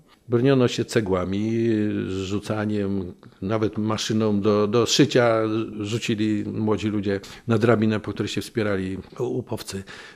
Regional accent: Kielce, Świętokrzyskie Voivodeship, Poland; Dorastałem w Kielcach i no, w wielu miastach.

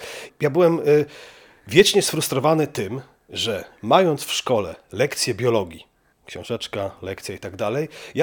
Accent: Elbląg, Warmian-Masurian Voivodeship, Poland; now in Gdańsk, Poland; ja pochodzę z Elbląga, tutaj w Gdańsku jestem elementem napływowym, ale już, że tak powiem, zżytym bardzo mocno z miastem od kilkudziesięciu lat.

